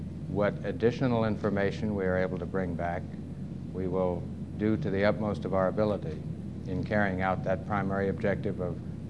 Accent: Montclair, New Jersey, United States; born there; I was born in Montclair, New Jersey.

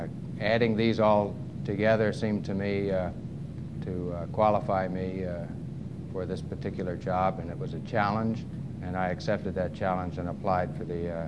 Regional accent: Montclair, New Jersey, United States; born there; I was born in Montclair, New Jersey.

